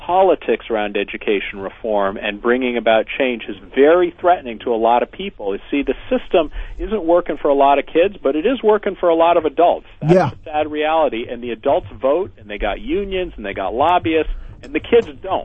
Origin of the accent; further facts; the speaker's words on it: United States; It offends me as an American.